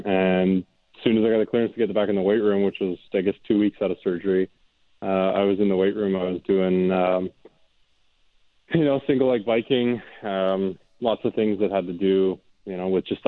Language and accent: English; Canada; I think being a Canadian kid, we actually had off seasons with baseball.